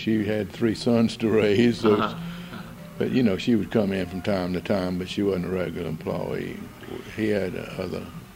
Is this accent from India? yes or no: no; Durham, North Carolina, United States; born there; I was born in Durham, North Carolina, October the 19th, 1920. Watts Hospital.